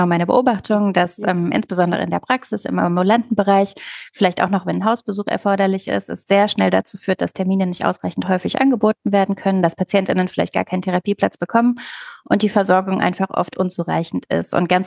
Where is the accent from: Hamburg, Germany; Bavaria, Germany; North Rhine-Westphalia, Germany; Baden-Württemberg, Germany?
North Rhine-Westphalia, Germany; Cologne; Sprachtherapeutin aus Köln.